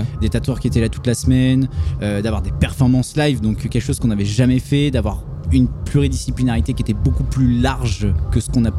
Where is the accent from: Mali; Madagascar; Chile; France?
France; Tours, Centre-Val de Loire; moi je suis de Tours, je suis pas de Nantes. Donc pour le coup, j'ai déjà un pied à terre dans le centre.